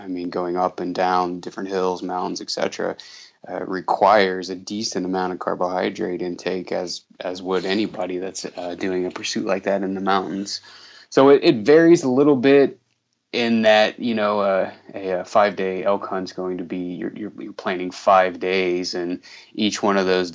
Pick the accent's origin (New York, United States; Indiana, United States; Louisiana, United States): Indiana, United States; now in Idaho, United States; So grew up in Indiana and grew up in a divorced home, which isn't anything to necessarily feel sorry for me about.